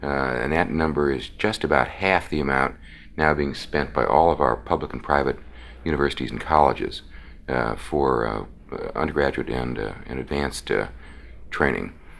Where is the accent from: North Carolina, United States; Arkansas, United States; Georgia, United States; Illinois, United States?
Illinois, United States; Chicago; When I was growing up in Chicago, we had a couple of huge technical schools